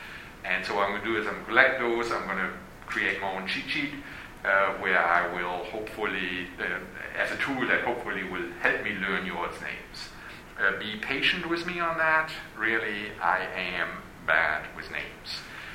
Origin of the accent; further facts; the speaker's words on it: Lower Saxony, Germany; English is a second language; I'm originally from Germany, to be more specific, from what used to be Western Germany, a small town in the north of Germany, close to Bremen, Oldenburg. I grew up on a hog farm in Germany.